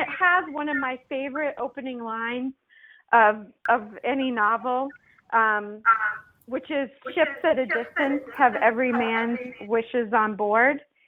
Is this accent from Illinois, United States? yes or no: no; Florida, United States; I grew up in Florida, so they teach this in school.